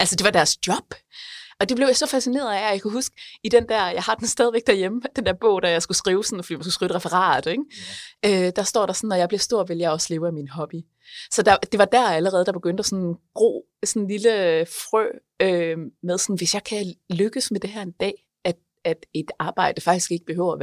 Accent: North Denmark Region, Denmark; Altså i bund og grund er jeg jo, altså for det første, virkelig jysk. Jeg kommer jo fra Nordjylland

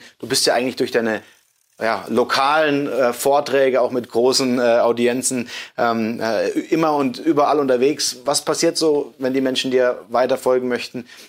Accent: Würzburg, Bavaria, Germany; Meine Heimat, Würzburg.

